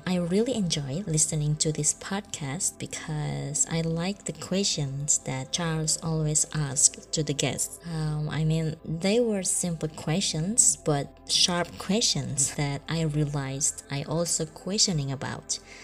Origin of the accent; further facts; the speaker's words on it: Indonesia; English is a second language; I'm from Indonesia.